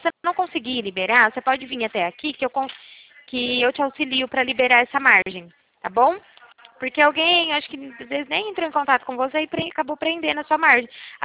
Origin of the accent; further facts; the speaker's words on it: Araçatuba, São Paulo, Brazil; Sou aqui de Araçatuba.